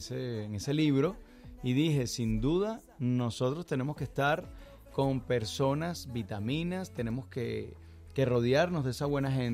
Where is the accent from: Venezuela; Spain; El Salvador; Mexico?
Venezuela; Mira que yo vengo de Venezuela, que es un país